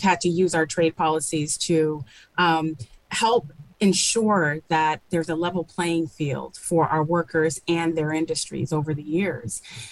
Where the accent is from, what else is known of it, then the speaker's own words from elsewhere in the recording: New York, United States; I'm a New Yorker. I'm from New York. So I know that bridge in Trenton well.